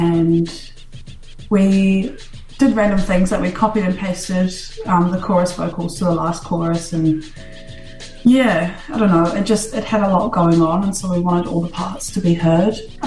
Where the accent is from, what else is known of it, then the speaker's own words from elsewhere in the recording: Dunedin, Otago, New Zealand; now in Auckland, New Zealand; I grew up in Dunedin. I hadn't moved out of Dunedin until I moved to Auckland.